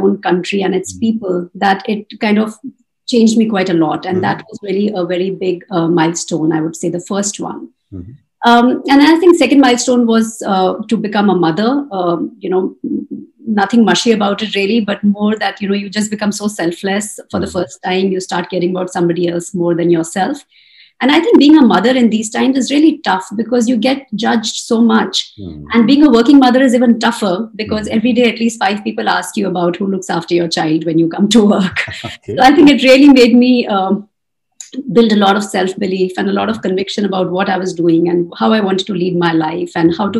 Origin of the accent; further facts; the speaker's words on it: Chandigarh, India; moved away as an adult; You know, I was a small town girl. I grew up in Chandigarh.